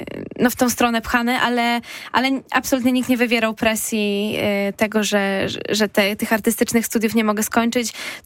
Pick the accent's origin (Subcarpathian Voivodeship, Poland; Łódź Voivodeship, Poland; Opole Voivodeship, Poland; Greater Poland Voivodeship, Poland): Greater Poland Voivodeship, Poland; Konin; Tak, pochodzę z Konina, tam się zaczęła moja droga artystyczna. No i w sumie, no, tam mieszkałam całe życie właśnie do momentu studiów